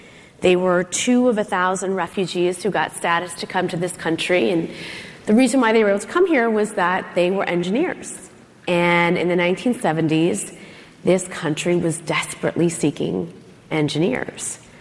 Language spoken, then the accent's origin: English; Chicago, Illinois, United States; moved away as an adult; I grew up in Chicago, Illinois, and I graduated with $300,000 in student loan debt.